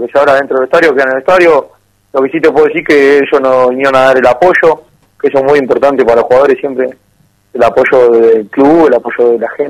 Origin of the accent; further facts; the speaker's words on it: Mar del Plata, Buenos Aires Province, Argentina; also born or lived in Rafaela; now in Tucumán, Argentina; yo venía de vivir 4 años en Buenos Aires, yo soy de Mar del Plata, viví un año, de 6 meses, viví 5 meses en Rafaela.